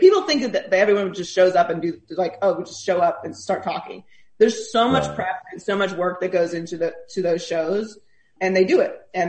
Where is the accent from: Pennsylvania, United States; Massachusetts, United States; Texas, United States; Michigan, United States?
Pennsylvania, United States; Pittsburgh; also born or lived in Miami; Like I grew up in Pittsburgh, but I really became like an adult in Miami.